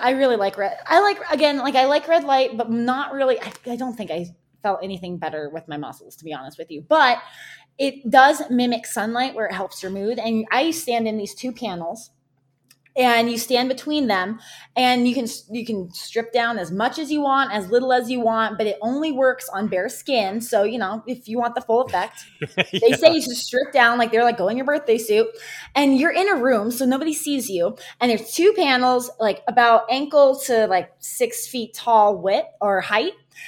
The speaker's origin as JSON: {"language": "English", "region": "New Mexico", "country": "United States", "tie": "born or raised there", "said": "I wanted to go back to the mountains since I grew up in New Mexico."}